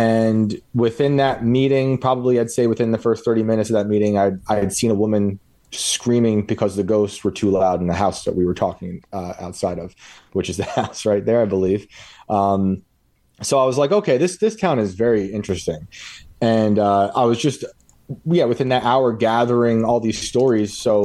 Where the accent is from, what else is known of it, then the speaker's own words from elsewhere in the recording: West Point, New York, United States; I grew up in West Point, New York. So I'm a pretty big Civil War nerd, seeing as how West Point gave the war generals on both sides.